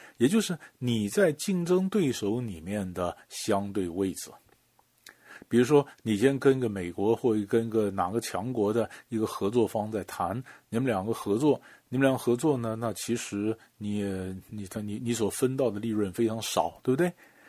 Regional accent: China; 我们中国人讲不怕官只怕管嘛。

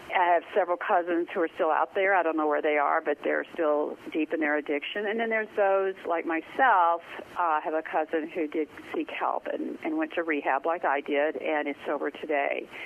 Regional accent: Memphis, Tennessee, United States; Well, I grew up in Memphis, Tennessee, in the 60s

